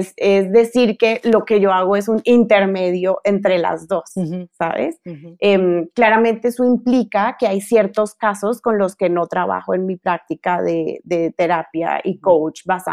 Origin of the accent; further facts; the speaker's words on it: Colombia; moved away as an adult; now in Mexico; yo, como sabes, soy colombiana